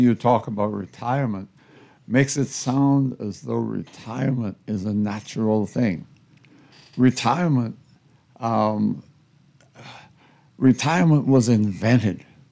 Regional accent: Bain Town, New Providence, Bahamas; I was born in New Providence. I was born in Grantstown, actually, right behind the Grantstown Post Office.

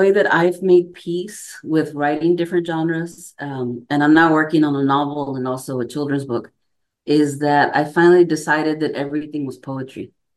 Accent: Texas, United States; And so I'm from the Rio Grande Valley, and I actually didn't encounter borderlands until I was in college, early 90s in upstate New York.

